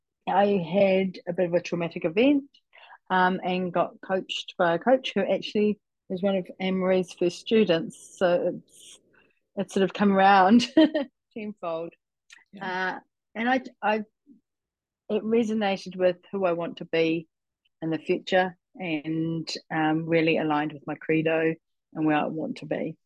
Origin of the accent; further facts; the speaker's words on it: Napier, Hawke's Bay, New Zealand; I'm from Napier in New Zealand, and why coaching?